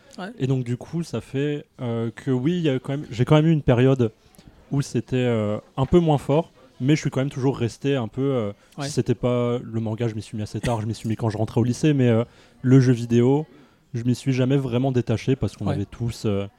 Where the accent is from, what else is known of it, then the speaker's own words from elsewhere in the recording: France; Moi, en tant que Français, jeune Français